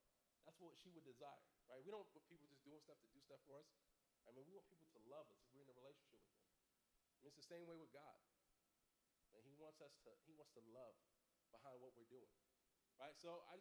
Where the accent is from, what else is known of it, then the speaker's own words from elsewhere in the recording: New Jersey, United States; You know, I'm from Jersey. We don't skip there.